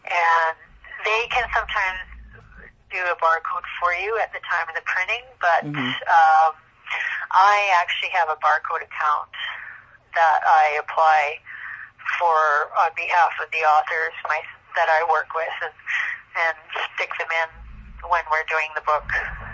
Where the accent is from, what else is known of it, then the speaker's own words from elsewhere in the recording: Canada; So being Canadian, I cannot apply for an American ISBN and vice versa.